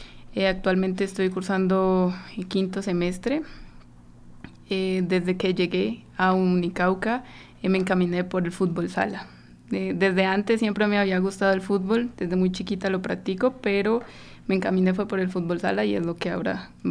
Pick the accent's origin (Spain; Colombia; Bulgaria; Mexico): Colombia; Pasto, Nariño; Yo soy de Pasto, está muy cerca del Ecuador, hay muchas raíces ahí arraigadas. Entonces, pues, de ahí vienen mis apellidos.